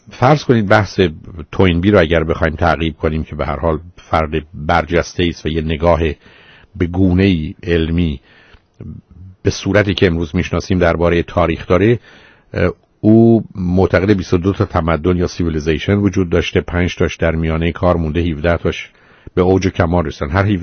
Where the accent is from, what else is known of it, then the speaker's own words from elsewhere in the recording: Iran; من و شما به عنوان یه ایرانی